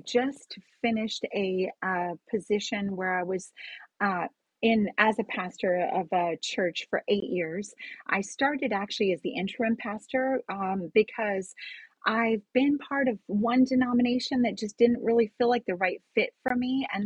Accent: Kenya; also born or lived in California, United States; I grew up in Kenya in East Africa. My dad's side of the family is British Kenyan.

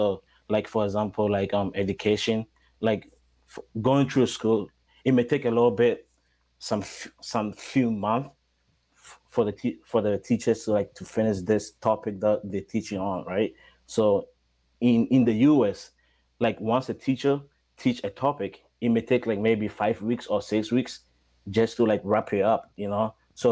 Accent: Ghana; now in New York, United States; So I came from Ghana. So coming here like around 2012, when I first stepped in New York

